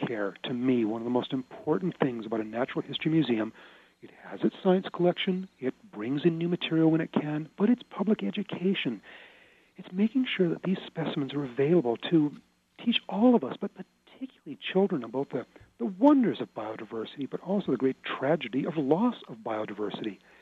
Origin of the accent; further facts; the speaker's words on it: Canada; born there; my heritage is British. And my parents were determined to keep that British heritage alive, even though we lived in Canada and I was born in Canada.